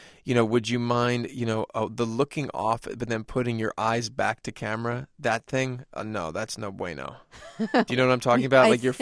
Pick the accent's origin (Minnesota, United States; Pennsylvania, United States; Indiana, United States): Pennsylvania, United States; Philadelphia; especially for growing up in Philadelphia to have that was really, really interesting.